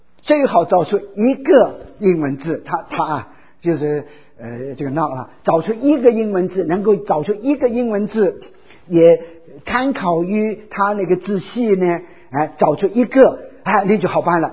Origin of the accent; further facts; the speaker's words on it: Guangdong, China; now in Hong Kong; 所以常常别人说我是广东人跑到香港开始好久都不讲广东话的，